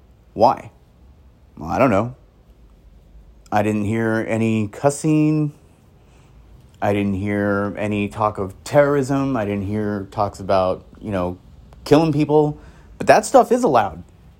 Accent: California, United States; I'm more of like the West Coast because I grew up in Cali.

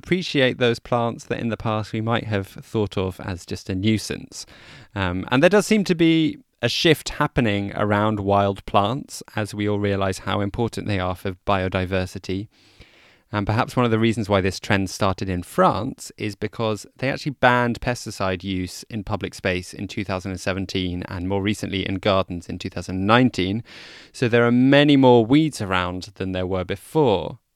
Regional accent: London, United Kingdom; As a Londoner who's not in London at the moment and not able to be there, it paints a like annoyingly perfect vision of North London, and specifically the part of the world that I used to live in.

